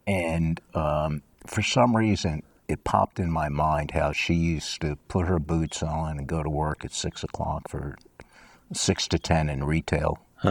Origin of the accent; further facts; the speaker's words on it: New York City, New York, United States; Growing up in New York City, I was very fortunate.